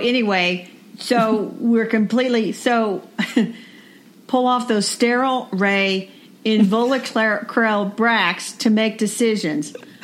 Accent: Indiana, United States; Because I'm from Indiana and you're from Oklahoma.

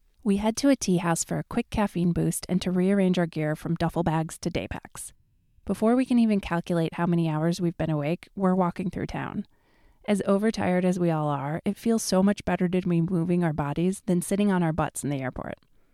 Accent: New York, United States; I'm a little taken aback by her frankness, and as a New Yorker, also a bit skeptical that she's just a cranky old lady.

